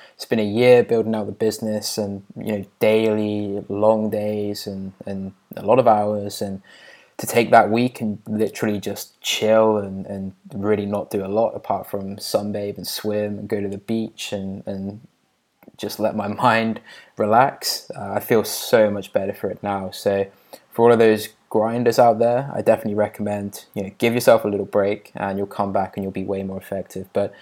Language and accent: English; Oxford, South East England, United Kingdom; And I said, "Yes, I'm English, from Oxford. Do you know it?"